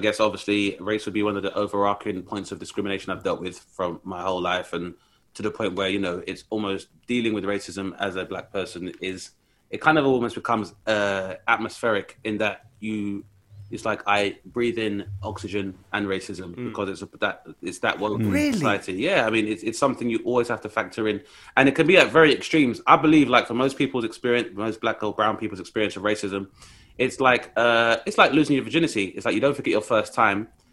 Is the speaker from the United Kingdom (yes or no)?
yes; London, United Kingdom; moved away; also born or lived in West Yorkshire; I grew up in London, but when I moved to the north, I was just in West Yorkshire. So I wasn't even like in Scotland. I'm in West Yorkshire where my family live.